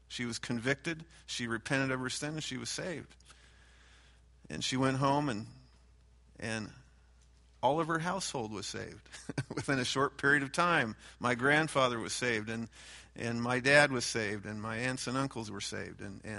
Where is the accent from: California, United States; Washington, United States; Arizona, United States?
California, United States; Bakersfield; I grew up here in Bakersfield, grew up in East Bakersfield. My parents lived simply.